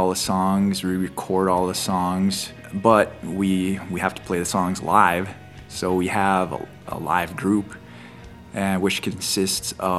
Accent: Nett Lake, Minnesota, United States; Indigenikaz. I'm from Net Lake, I'm a Voice Forward band member, and I'm a band member of War Bonnet.

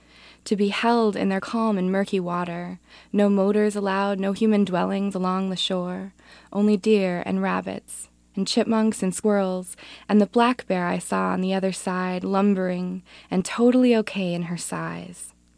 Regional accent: Duluth, Minnesota, United States; I'm from Duluth, Minnesota.

